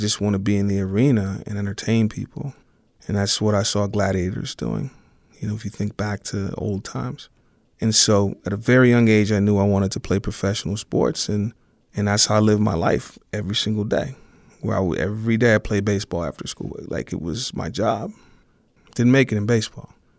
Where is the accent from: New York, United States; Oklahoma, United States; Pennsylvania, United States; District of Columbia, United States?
Pennsylvania, United States; Pittsburgh; I'm from Pittsburgh. I was born November 18th, 1978, Shadyside Hospital.